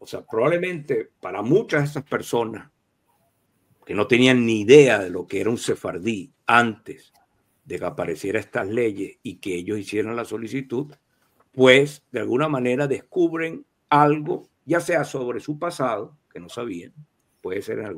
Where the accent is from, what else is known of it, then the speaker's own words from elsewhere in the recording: Venezuela; Lo puedo decir por mi país de origen, Venezuela.